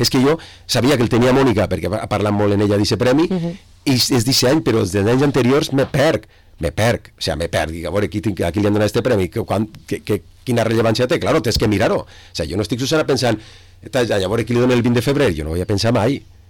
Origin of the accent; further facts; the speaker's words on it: Vila-real, Valencian Community, Spain; Jo sóc més de Villarreal que menys de Margarina.